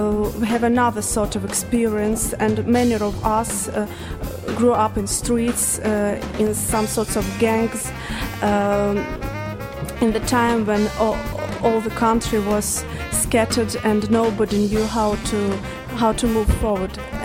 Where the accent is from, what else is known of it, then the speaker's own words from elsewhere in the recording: Dagestan, Russia; first language Avar; English is a second language; Gula means a bullet in my native Avar language. I am from Caucasus, from Northern Caucasus. I lived in a small multinational republic, Dagestan, where all kinds of ideologies clash, and where 11 nationalities and 100 ethnic minorities live.